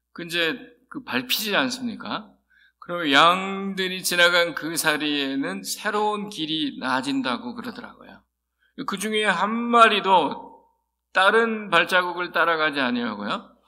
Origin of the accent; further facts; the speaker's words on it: South Korea; now in United States; 특히 미국에 이민 와갖고 내가 한국 사람인 것 같은데 이제 미국에 사니까 또 앞으로는 미국 사람이 될 거고